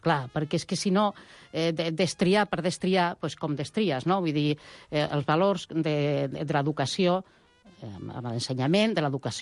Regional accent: Sabadell, Catalonia, Spain; jo vinc del Sabadell, d'una zona, i era un gran teixit

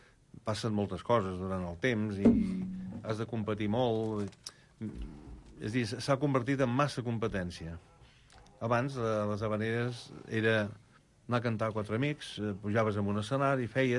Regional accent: Sant Feliu de Guíxols, Catalonia, Spain; Som de Sant Feliu de Guíxols i a Palamós no hi hem estat mai.

